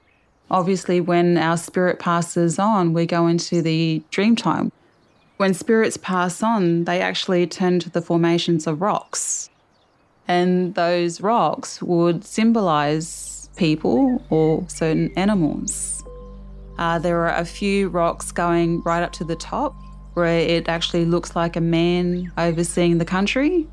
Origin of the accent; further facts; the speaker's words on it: Cowra, New South Wales, Australia; I was born in Cowra, come from Erambi Mission. I'm from the Wiradjuri Nation, from the Upper Billigalari, the Lachlan River. We are one of the original people of this country.